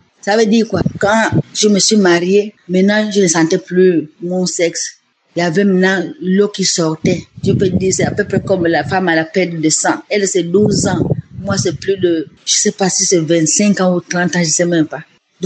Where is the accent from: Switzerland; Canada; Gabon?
Gabon; Je suis une Gabonaise, une maman de 68 ans. Je vis au Gabon.